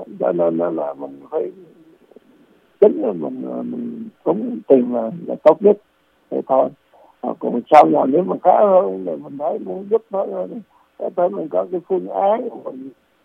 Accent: Central Vietnam, Vietnam; Thì dĩ nhiên là mình dân miền Trung là tại vì thiên tai khổ sở thì mình thương tướng mình giúp đỡ cho trong lúc đó khổ như vậy.

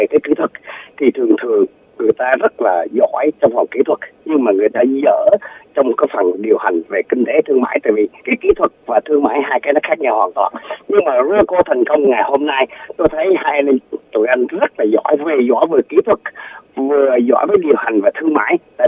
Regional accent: Central Vietnam, Vietnam; moved away; Thì nghe giọng của anh cũng giống như tôi là người miền Trung

